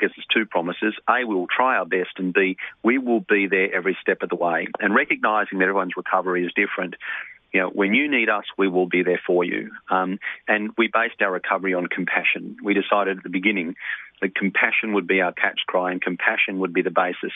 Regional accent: New South Wales, Australia; They're not likely to say Sydney or New South Wales. I say to you, I come from the Blue Mountains.

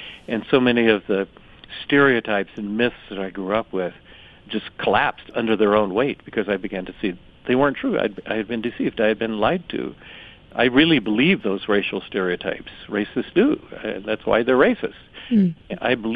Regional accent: Atlanta, Georgia, United States; I grew up in Atlanta, Georgia. Our most famous citizen before Jimmy Carter came along, I suppose, was Martin Luther King. He's right from my hometown.

